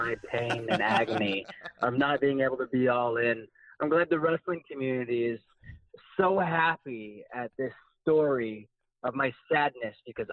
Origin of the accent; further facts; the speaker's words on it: Montana, United States; Growing up in Montana, we didn't have wrestling.